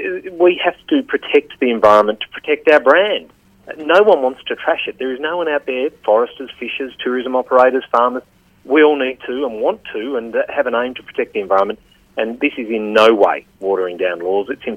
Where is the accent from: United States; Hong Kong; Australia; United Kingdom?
Australia; And that's why, as the Australian Minister